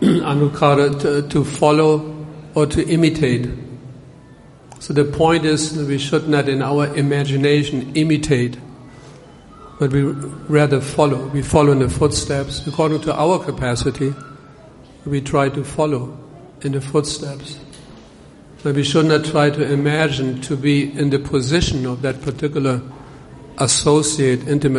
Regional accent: Germany; English is a second language; I'm from Germany. I'm a German.

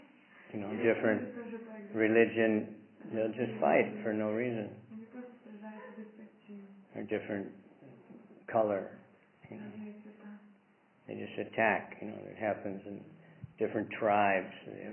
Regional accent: United States; like when I grew up in America

